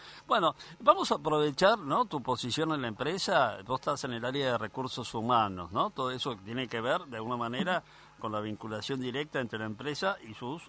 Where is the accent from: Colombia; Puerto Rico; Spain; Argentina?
Argentina; lo digo como ciudadano argentino